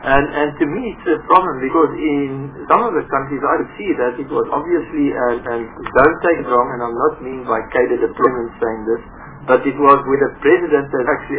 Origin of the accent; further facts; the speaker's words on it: South Africa; I think to be an ambassador in a country is most probably one of the most important tasks as a South African in another country.